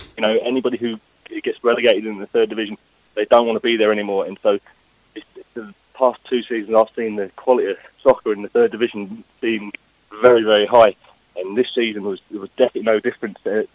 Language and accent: English; Kilrush, Munster, Ireland; The three of us are actually in the Kilrush Fire Brigade, so we're all from the Kilrush area.